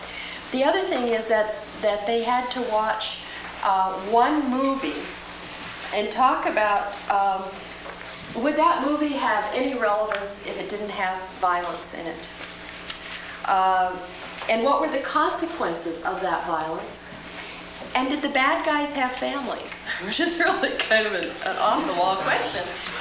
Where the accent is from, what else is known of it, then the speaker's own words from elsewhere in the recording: Portland, United States; Well, I'm from Portland.